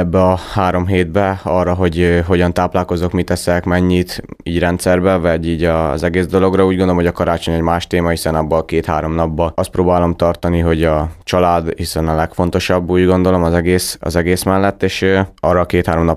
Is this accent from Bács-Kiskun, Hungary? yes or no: yes; Kiskunhalas, Bács-Kiskun, Hungary; Igen, jó érzés, hiszen ez az otthon, amit nőttem föl kisgyerekkorom óta.